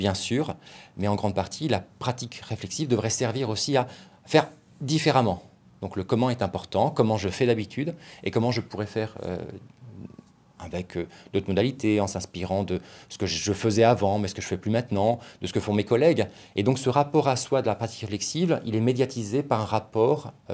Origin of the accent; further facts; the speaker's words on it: France; Donc, à mon accent, tu sais que je suis français, même si je travaille à Genève.